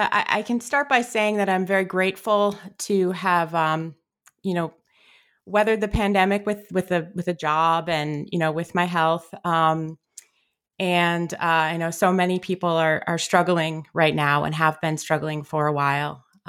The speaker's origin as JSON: {"language": "English", "town": "Chicago", "region": "Illinois", "country": "United States", "tie": "born there", "said": "So I was born in Chicago. I was a very introspective child."}